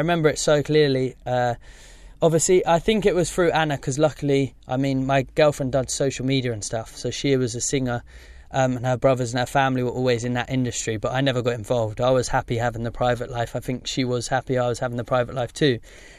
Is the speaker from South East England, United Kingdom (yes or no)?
yes; Slough, South East England, United Kingdom; I was born in Slough, born and raised. And I love Slough, and I love my childhood growing up there.